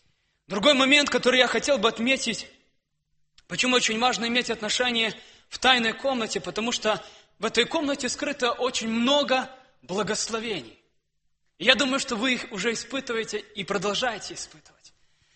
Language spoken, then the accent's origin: Russian; Russia; мы с родом с России